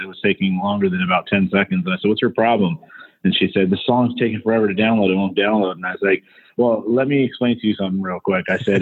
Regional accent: Denver, Colorado, United States; now in New York, United States; Originally from Denver, Colorado. Grew up there my whole life. Okay. Moved to New York about 10 years ago.

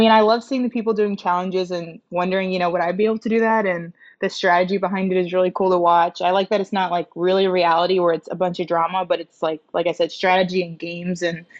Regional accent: St. Louis, Missouri, United States; now in Minnesota, United States; even though I want to stay in Minnesota, I would love to see, my hometown, St. Louis, get one maybe.

